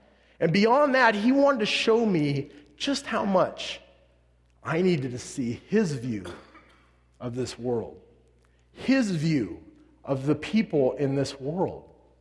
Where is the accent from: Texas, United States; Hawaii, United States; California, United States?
California, United States; North Highlands; I grew up in a place called North Highlands.